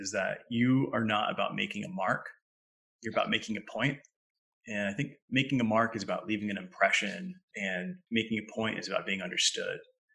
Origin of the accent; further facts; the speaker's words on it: Queens, New York, United States; You know, being an immigrant growing up in Queens, for me, it was very much a similar thing where, you know, everybody around me was, you know, either going into sports or music